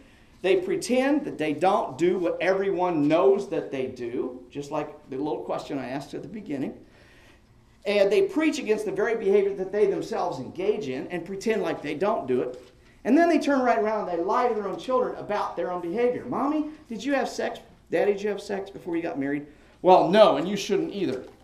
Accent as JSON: {"language": "English", "town": "Wichita", "region": "Kansas", "country": "United States", "tie": "born or raised there", "said": "I grew up in Wichita."}